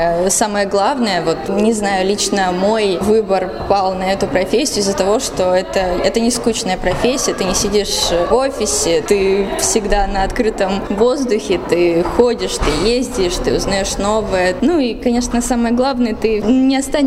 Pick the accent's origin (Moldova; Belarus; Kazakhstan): Moldova; Transnistria; now in Russia; Нет, я не из Великого Новгорода, я из Молдовы.